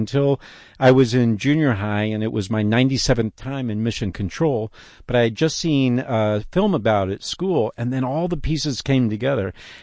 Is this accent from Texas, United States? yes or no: yes; Friendswood, Texas, United States; also born or lived in Clear Lake; And I grew up in Friendswood and Clear Lake, so pretty much everyone out there had someone in mission control